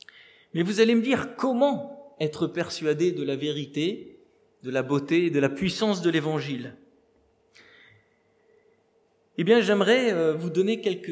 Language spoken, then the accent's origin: French; Colmar, Grand Est, France; dans mon église d'origine où j'ai grandi à Colmar